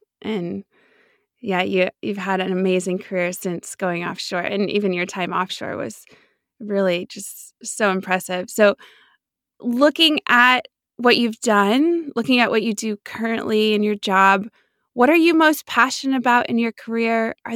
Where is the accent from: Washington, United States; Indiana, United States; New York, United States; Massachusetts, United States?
Washington, United States; Seattle; now in Houston, United States; I'm from Seattle, so seeing family suffer in that heat, that was a challenge because there's no, like most homes in the Northwest don't have AC units, which is a foreign concept down here in Houston.